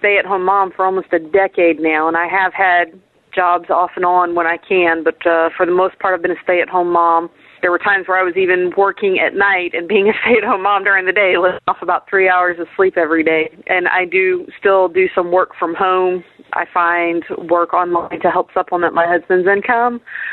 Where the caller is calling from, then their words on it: Hanahan, South Carolina, United States; I'm calling from Hanahan, South Carolina